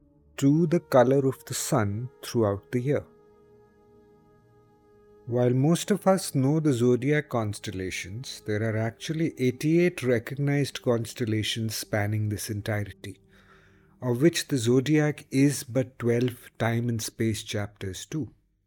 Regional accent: India; Now, because I am Indian, I will always come back to the Indian ideas of it

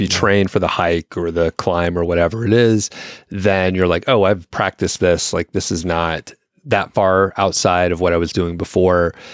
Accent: Atlanta, Georgia, United States; It's going to be in Atlanta. I'm from Atlanta originally.

